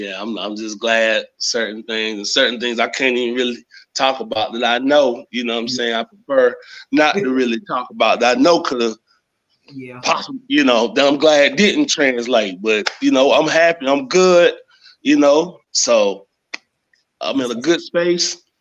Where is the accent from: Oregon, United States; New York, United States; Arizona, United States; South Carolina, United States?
South Carolina, United States; Greenville; And, you know, once again, I'm from Greenville, that whole Greenville upstate area.